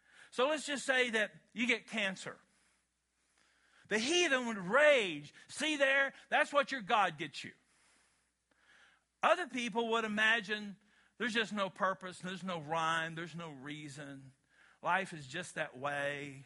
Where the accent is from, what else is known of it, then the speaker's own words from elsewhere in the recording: Kentucky, United States; Okay, I'm from Kentucky. We're smoking as a spiritual gift.